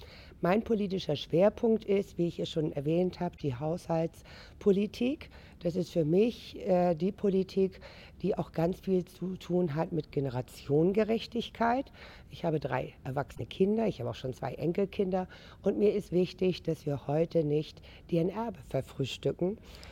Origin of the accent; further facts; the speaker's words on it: Schleswig-Holstein, Germany; born there; Ich bin ein Weihnachtskind am 26.12.1955 geboren in Schleswig-Holstein.